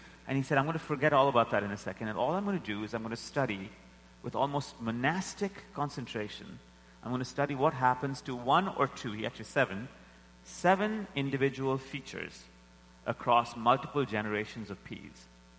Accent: India; And so I'm from India.

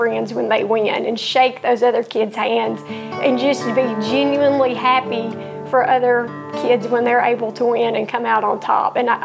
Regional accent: Taylor, Arkansas, United States; I'm from Taylor, Arkansas.

